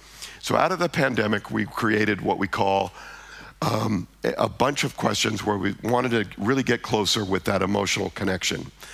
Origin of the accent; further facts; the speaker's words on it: United States; I'm an American, I apologize.